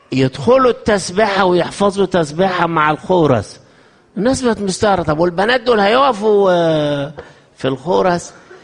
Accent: Upper Egypt, Egypt; يعني مثلا عندنا في الصعيد يكونوا علموا أربعة والخامس مودهوش المدرسة يتعلم عشان في الغيط

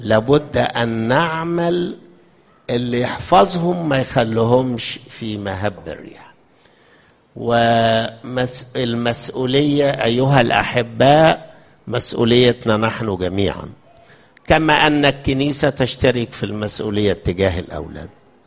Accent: Upper Egypt, Egypt; يعني مثلا عندنا في الصعيد يكونوا علموا أربعة والخامس مودهوش المدرسة يتعلم عشان في الغيط

